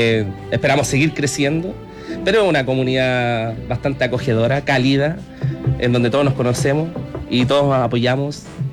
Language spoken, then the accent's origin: Spanish; Melipilla, Santiago Metropolitan Region, Chile; Sí, yo soy de Melipilla.